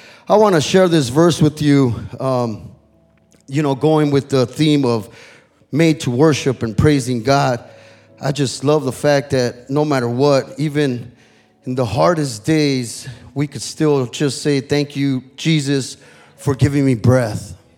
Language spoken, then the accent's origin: English; Bell, California, United States; You know, when we were growing up, I was, Mom, could I go to the city of Bell? You know, I was from East LA, the city of Bell.